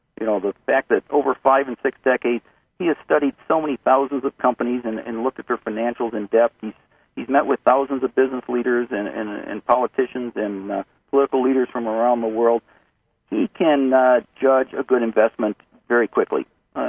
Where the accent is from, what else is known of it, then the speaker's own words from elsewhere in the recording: Midwest, United States; I'm a Midwesterner too, and I grew up not too far from Interstate 80, and Omaha is right on Interstate 80 as well.